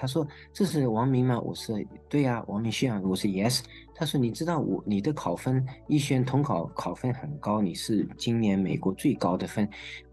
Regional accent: China; moved away; 他说你是哪儿来的？我是中国来的

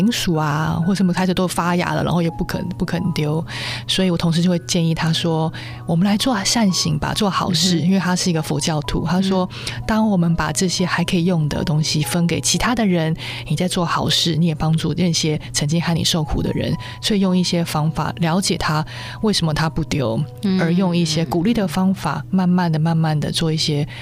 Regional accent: China; 对对，我可以了解，因为我也是中国人。

